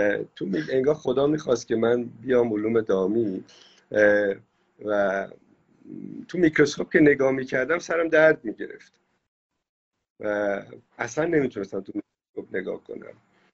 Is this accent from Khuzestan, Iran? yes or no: yes; Abadan, Khuzestan, Iran; also born or lived in United States; من بچه خب جنوبم، بچه آبادان هستم، خب دور و برم همش نفت و پتروشیمی و پالایشگاه و غیر و ذالک بود